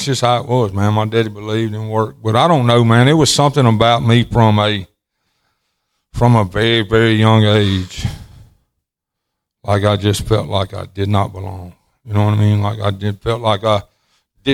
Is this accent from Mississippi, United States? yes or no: yes; Greenwood, Mississippi, United States; I was born and raised right outside of Greenwood, Mississippi. I was raised in the country.